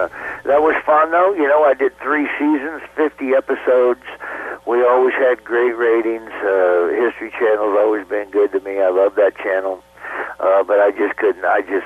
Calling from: Lincoln, Nebraska, United States; I'm from my house here outside of Lincoln.

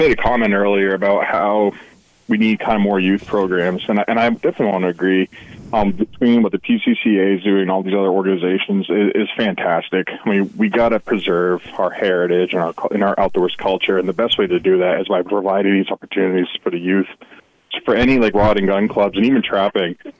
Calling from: Smithfield, Maine, United States; Hey, guys. … I'm calling from Smithfield.

